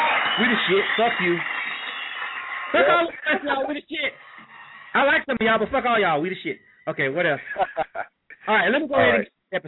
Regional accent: Florida, United States; I'm from Florida, though. So we used to goddamn just go for shit. That's why now people don't understand. Us Florida guys, you have to understand where we're from and the music and culture of where we're from.

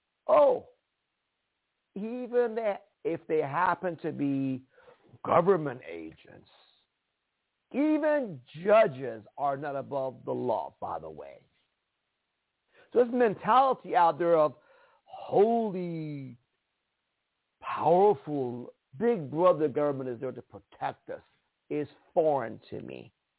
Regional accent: Iran; now in United States; By the way, I come from Iran, as you may know.

